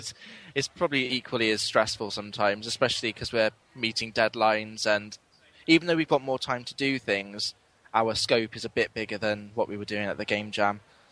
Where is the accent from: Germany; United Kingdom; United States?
United Kingdom; Cheltenham, South West England; from Cheltenham.